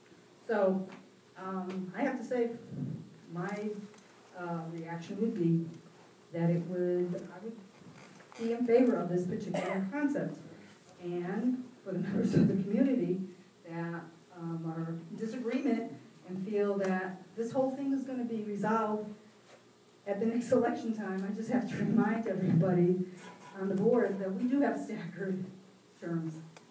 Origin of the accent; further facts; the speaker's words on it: Shelton, United States; But I have thought long and hard about this because I'm from Shelton.